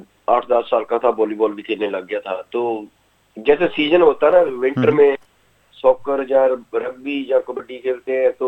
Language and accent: Hindi; Punjab, India; पंजाब में मैं रहता हूँ, हम लोग पंजाब से हैं